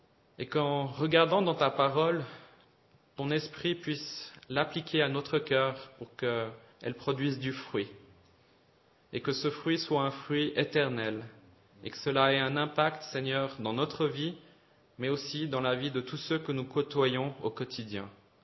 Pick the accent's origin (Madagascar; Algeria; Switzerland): Switzerland; Geneva; also born or lived in Vaud; Je suis né à Genève il y a 30 ans et j'ai grandi jusqu'à l'âge de 10 ans dans le quartier du Petit Lancy. Et après, nous avons déménagé avec mes parents dans le canton de Vaud où j'ai passé 19 ans de ma vie, le plus clair de ma vie.